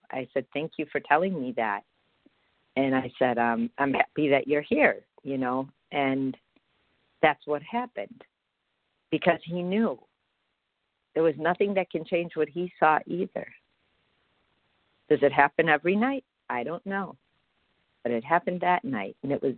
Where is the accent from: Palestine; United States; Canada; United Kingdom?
Palestine; I'm from Palestine. I'm a woman